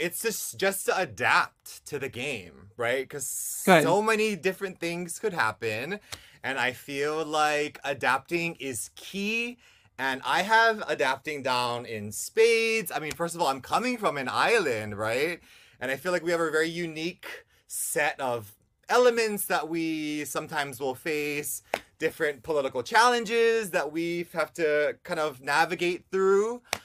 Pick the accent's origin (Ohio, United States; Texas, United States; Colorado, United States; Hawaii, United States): Hawaii, United States; Well, first of all, I'm coming from Hawaii and I'm native Hawaiian.